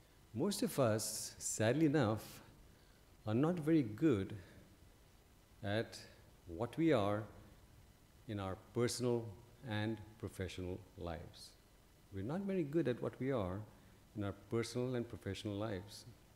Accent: India; I'm an Indian citizen, and during my days of practice, I didn't have much money. Being an Indian citizen and not having much money is a little bit of a handicap.

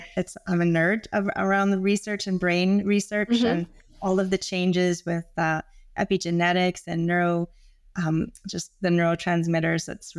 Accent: Victoria, British Columbia, Canada; now in Calgary, Canada; I live in Canada. I grew up in Victoria, so by the ocean, and have made my way a little further west and reside in Calgary with my family. I've lived here for about 13 years now.

